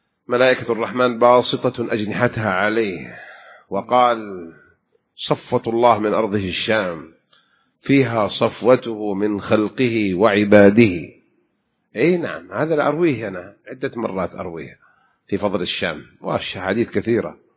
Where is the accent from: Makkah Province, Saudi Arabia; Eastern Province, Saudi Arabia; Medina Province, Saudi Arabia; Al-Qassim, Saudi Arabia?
Makkah Province, Saudi Arabia; Jeddah; كنت في جدة في ساحل البحر وهي هذه بلدي ومسقط رأسي جدة